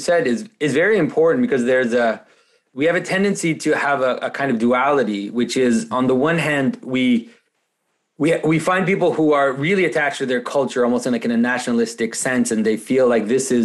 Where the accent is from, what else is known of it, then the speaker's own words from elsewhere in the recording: France; first language French; English is a second language; now in Canada; So I'm French, right? My first language is French, but I live in Canada.